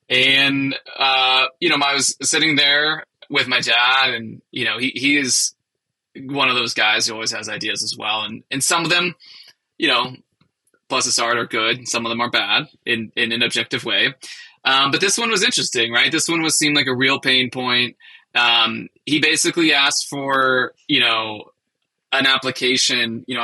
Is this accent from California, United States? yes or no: no; Ohio, United States; Yeah, I mean, I grew up in outside of Cleveland, Ohio, hence the Browns fan comment.